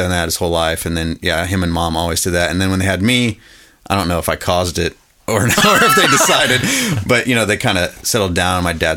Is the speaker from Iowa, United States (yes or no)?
yes; Iowa, United States; I grew up in Southeast Iowa, so there's nothing else to do.